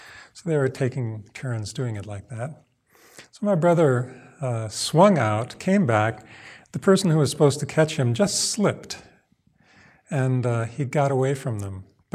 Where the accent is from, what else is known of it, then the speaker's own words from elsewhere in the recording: Midwest, United States; We grew up in the Midwest. I grew up in the Midwest